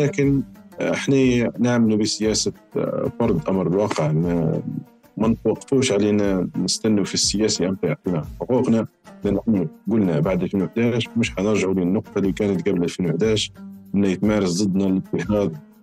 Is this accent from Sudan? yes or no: no; Libya; انا اذاني ليبي لقيت لغتي مساويه لكل اللغات الثانيه، اذاني ليبي زيني زي كل